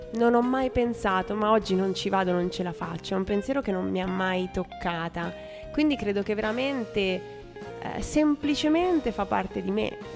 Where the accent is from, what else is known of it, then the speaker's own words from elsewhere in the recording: Perugia, Umbria, Italy; sono nata e cresciuta a Perugia, poi ho un po' girato.